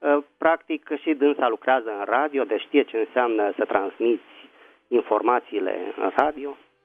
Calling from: Bucharest, Romania; Seara, doamna Raluca, sunt din București.

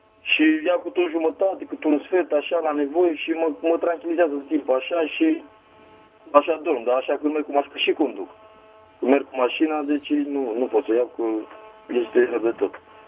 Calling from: Buzău, Buzău County, Romania; din Buzău

